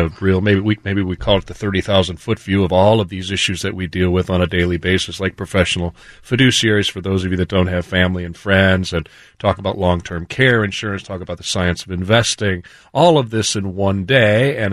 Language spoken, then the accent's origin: English; Midwest, United States; I come from the Midwest. I love a good thunderstorm once in a while.